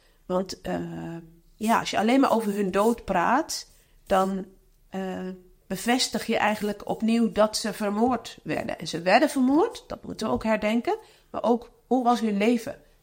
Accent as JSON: {"language": "Dutch", "town": "Leiden", "region": "South Holland", "country": "Netherlands", "said": "Ik kom uit Leiden eigenlijk."}